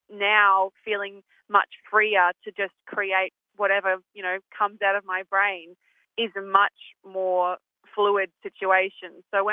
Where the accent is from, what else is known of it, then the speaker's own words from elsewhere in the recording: Gladstone, Queensland, Australia; Coming from Gladstone and growing up in Central Queensland